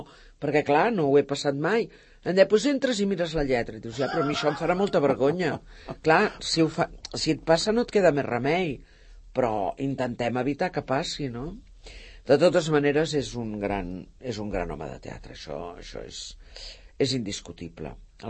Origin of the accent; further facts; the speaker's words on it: Sant Cugat, Catalonia, Spain; jo això ho faig aquí, a Sant Cugat, però perquè és el meu poble.